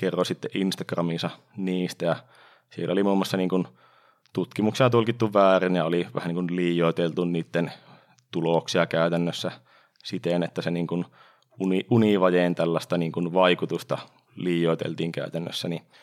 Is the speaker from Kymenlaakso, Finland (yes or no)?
no; Oulu, North Ostrobothnia, Finland; olen täältä Oulusta kotoisin